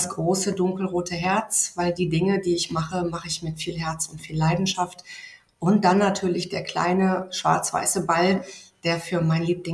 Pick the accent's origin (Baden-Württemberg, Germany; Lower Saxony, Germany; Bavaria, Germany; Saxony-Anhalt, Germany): Lower Saxony, Germany; Ich komme aus der Region Hannover, bin da auch sehr verwurzelt mittlerweile.